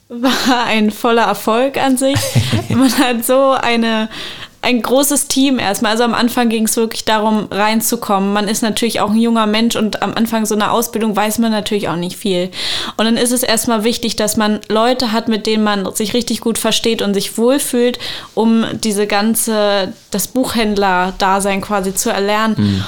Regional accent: Havelberg, Saxony-Anhalt, Germany; Eigentlich komme ich aus Havelberg, das ist so genau Grenze, Sachsen-Anhalt-Brandenburg.

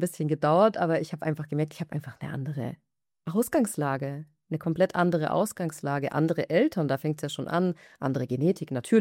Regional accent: Germany; weil wir sind ja in Deutschland aufgewachsen.

